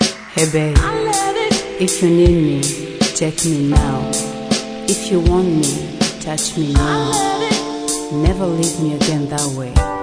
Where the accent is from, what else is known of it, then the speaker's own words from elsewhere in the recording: Rwanda; now in France; Je suis une enfant du pays. Je suis quand même une enfant du pays. Je suis née là-bas.